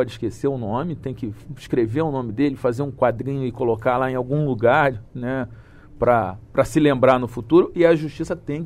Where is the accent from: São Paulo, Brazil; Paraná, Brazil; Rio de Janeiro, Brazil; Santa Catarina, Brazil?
Rio de Janeiro, Brazil; eu sou do Rio de Janeiro, e no Rio de Janeiro nós tivemos um fenômeno muito grave